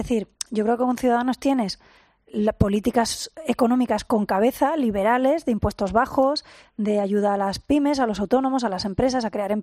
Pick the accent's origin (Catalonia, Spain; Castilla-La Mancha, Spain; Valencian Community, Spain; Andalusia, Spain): Andalusia, Spain; usted y yo somos andaluces